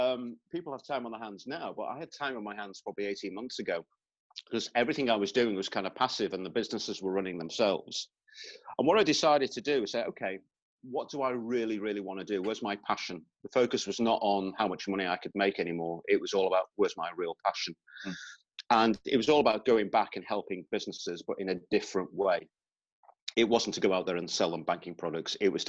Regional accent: Liverpool, North West England, United Kingdom; moved away as an adult; now in Yorkshire, United Kingdom; I was born in Merseyside in Liverpool, and I lived over there for the first 23 years of my life. And then in 1984, I was an adopted Yorkshireman. I moved across the Pennines, my passport was stamped, and I've been in Yorkshire ever since 1984.

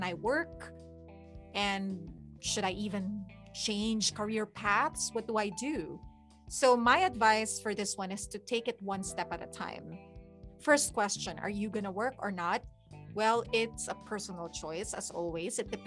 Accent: Spain; English is a second language; moved away as an adult; now in San Diego, United States; I was 36 years old and I was just starting in San Diego here in California. I came from Spain and living here

